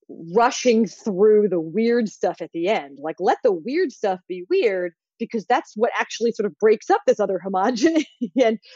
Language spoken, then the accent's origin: English; Philadelphia, Pennsylvania, United States; I grew up in the Ryan Howard era in Philly